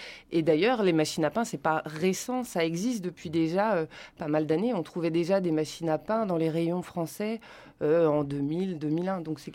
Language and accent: French; France; comme je suis française